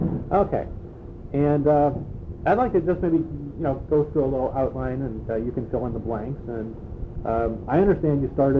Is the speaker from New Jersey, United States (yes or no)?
no; Pittsburgh, Pennsylvania, United States; I'm from Pittsburgh, so I know Pennsylvania.